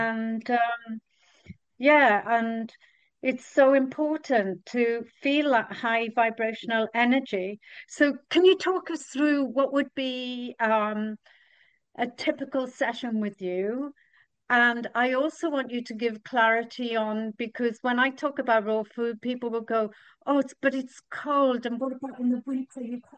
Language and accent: English; Bridgend, Wales, United Kingdom; moved away; Just like I came from Bridgend in South Wales, and not long after I left